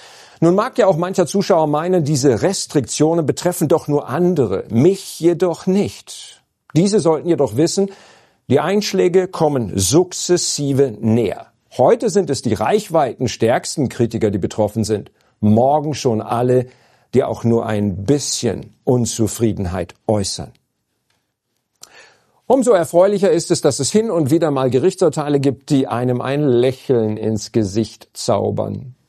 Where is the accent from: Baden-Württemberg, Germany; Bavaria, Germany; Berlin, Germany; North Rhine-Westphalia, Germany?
Bavaria, Germany; Speziell in meinem Heimatland, dem Freistaat Bayern, werden einige Menschen nach diesem Urteil von Passau regelrecht aufatmen.